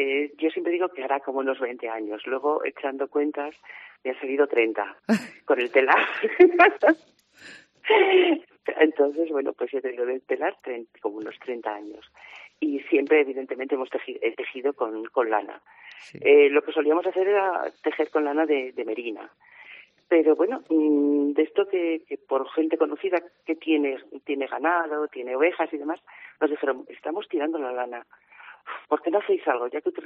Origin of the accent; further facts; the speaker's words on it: Avilés, Asturias, Spain; yo soy de Avilés